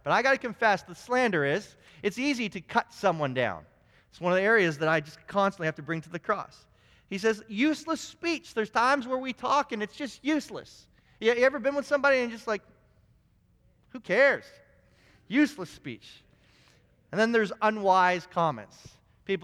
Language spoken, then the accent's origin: English; Canada; I'm Canadian, I know how to drive through winter storms.